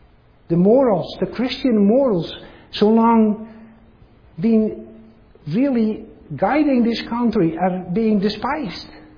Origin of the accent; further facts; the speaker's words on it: Netherlands; I grew up in the Netherlands, very close to the ocean